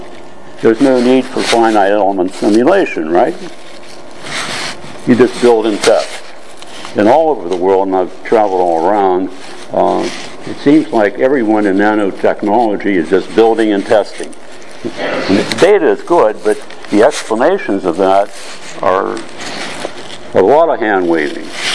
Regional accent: United States; now in Hong Kong; I'm an American. Well, I show here Berlin, but I live in Hong Kong as well.

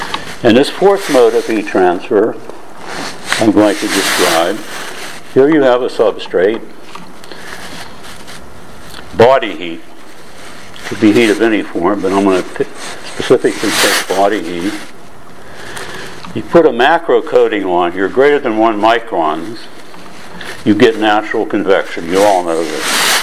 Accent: United States; now in Hong Kong; I'm an American living in Hong Kong.

